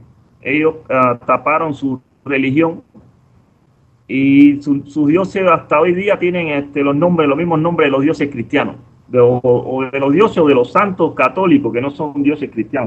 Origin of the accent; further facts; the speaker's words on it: Cuba; ya que yo soy cubano